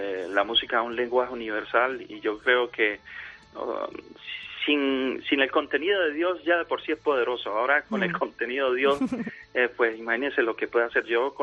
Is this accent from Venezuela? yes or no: yes; Táchira, Venezuela; Yo le digo, yo soy del Táchira también.